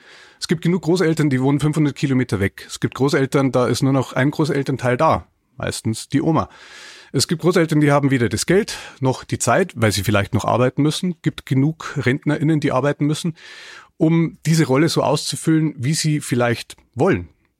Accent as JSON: {"language": "German", "region": "Bavaria", "country": "Germany", "tie": "born or raised there", "said": "Ich trinke keinen Alkohol. Und ich bin in Niederbayern groß geworden als jemand, der keinen Alkohol trinkt."}